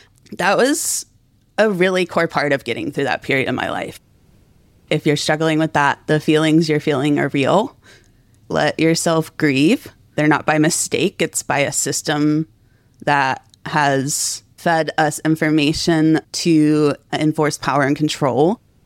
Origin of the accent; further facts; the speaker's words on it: West Virginia, United States; I grew up in Southern West Virginia, evangelical Christian household, backwoods Methodist church.